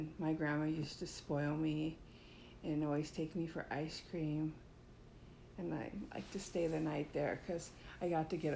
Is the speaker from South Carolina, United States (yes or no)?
no; Oroville, California, United States; I was born in Oroville, California, and I grew up in Oroville.